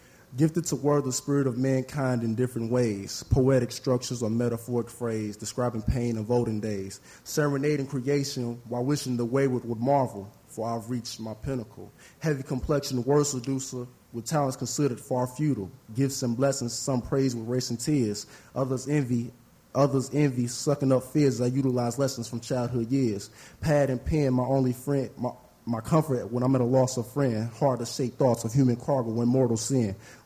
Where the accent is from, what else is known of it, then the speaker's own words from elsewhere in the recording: Louisville, Kentucky, United States; I'm from Louisville, Kentucky, Iroquois High School, class of 99.